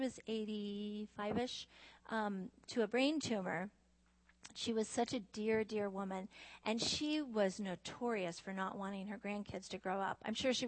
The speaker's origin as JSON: {"language": "English", "region": "West Coast", "country": "United States", "also_born_or_lived": "Arizona", "said": "I'm from the West Coast and the Southwest."}